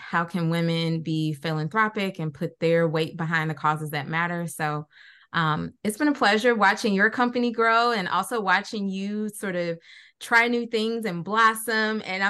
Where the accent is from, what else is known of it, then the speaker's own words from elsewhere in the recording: St. Louis, Missouri, United States; I grew up in St. Louis City, in South City, represent. And then I got bused out to West County.